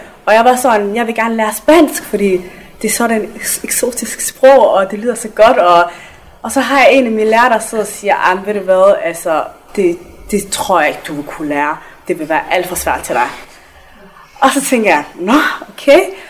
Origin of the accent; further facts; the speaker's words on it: Somalia; also born or lived in Skanderborg; now in Denmark; Det var som en resultat af borgerkrigen i Somalia, hvor jeg er fra.